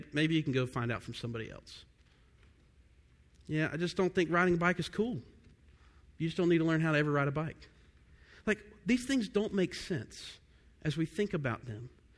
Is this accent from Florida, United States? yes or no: no; Georgia, United States; I remember when I was growing up in Georgia as a kid